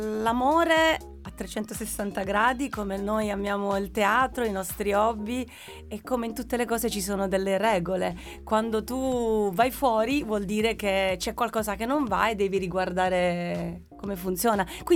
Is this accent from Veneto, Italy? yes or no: no; Apulia, Italy; Vedi, da pugliese ti dico una cosa siciliana